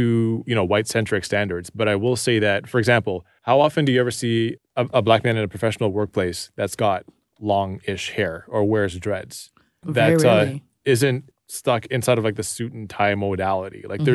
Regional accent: Rexdale, Ontario, Canada; Listen, I grew up in Rexdale

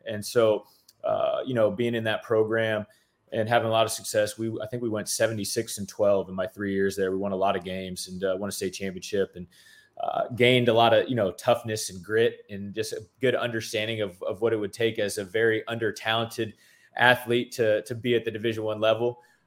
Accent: Phoenix, Arizona, United States; And so, you know, growing up in Phoenix, really just it was part of my life, you know, from a very early age.

